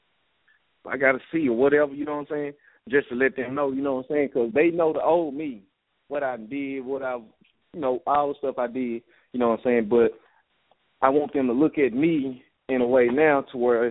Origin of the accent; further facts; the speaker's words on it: Louisiana, United States; moved away; Now, when I go to my hometown, Louisiana, and these people I haven't seen in 21 years, some of them weren't even born when I left.